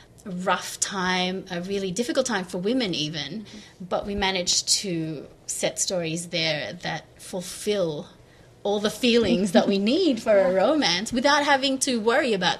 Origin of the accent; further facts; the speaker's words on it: Philippines; one of the issues I have with that as a Filipino reader